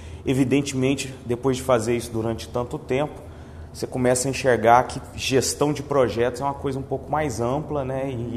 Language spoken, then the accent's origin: Portuguese; Minas Gerais, Brazil; Sou engenheiro de formação, sou mineiro, sou casado com a Raquel, pai da Manuela. Já estou aqui no Espírito Santo há 20 anos